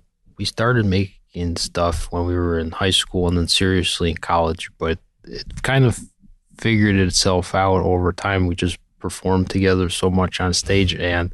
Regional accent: Buffalo, New York, United States; it feels a little bit like where I grew up in Buffalo too.

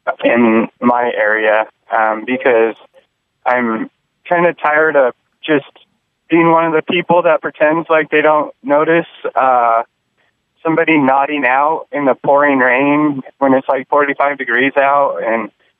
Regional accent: Portland, Oregon, United States; I'm from Portland. I'm a lifelong Portland resident, and I've seen firsthand the problem kind of get out of control up here.

